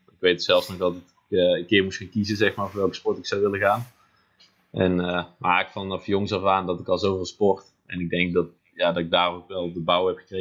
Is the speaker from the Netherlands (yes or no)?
yes; Luyksgestel, North Brabant, Netherlands; Ik kom uit Luiksgestel.